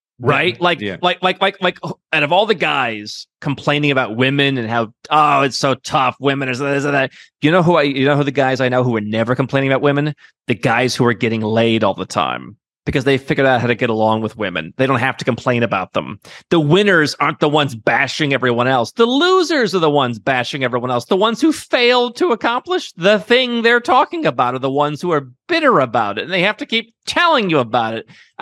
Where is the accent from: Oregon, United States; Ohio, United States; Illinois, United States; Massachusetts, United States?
Ohio, United States; Cleveland; I grew up in Cleveland. They were always beating us, those New Yorkers.